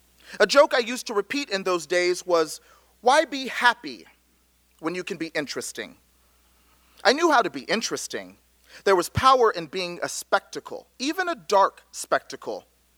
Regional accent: Lewisville, Texas, United States; I grew up in Lewisville, Texas. I'm home of the Lewisville High School Fighting Farmers, just north of Dallas

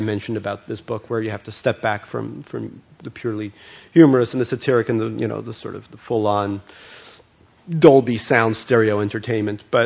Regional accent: Russia; first language Russian; English is a second language; now in United States; In Russia, I started reading, or when I came to America, I didn't speak English, so I read in Russian a wonderful book

